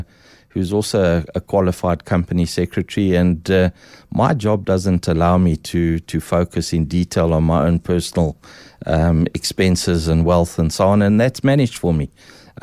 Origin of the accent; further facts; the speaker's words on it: Hillbrow, Gauteng, South Africa; I grew up until about 4 or 5 years old in Hillbrow, so that puts it a bit in.